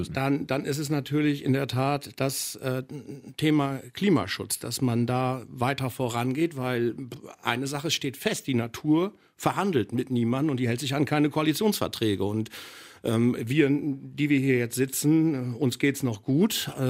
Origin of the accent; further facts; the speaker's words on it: Lower Saxony, Germany; ich spreche jetzt wieder von meiner alten Heimat Ostfriesland